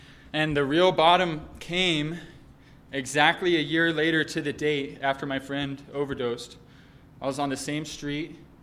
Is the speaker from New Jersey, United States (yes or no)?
no; Albuquerque, New Mexico, United States; This is my hometown. I'm from Albuquerque. I was born and raised here.